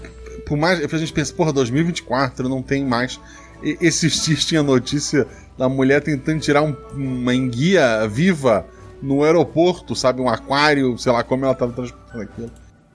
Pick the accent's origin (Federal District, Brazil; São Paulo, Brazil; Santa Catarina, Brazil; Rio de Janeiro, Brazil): Santa Catarina, Brazil; Florianópolis; lá no morro, lá onde eu me criei. Tinha pé de árvore, tinha cana de açúcar, tinha um monte de coisa. Isso, floripa.